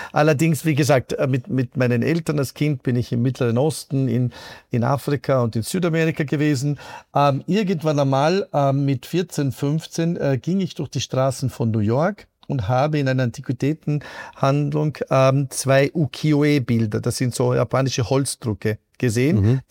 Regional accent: Italy; Wie gesagt, ich bin Italiener, aber durchaus also weder in Italien noch in Österreich eigentlich aufgewachsen.

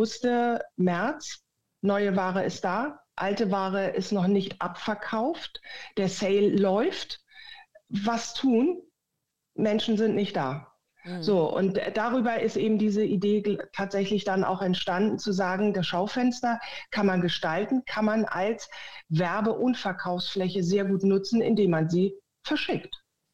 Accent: Hamburg, Germany; Ich komme ja aus Hamburg.

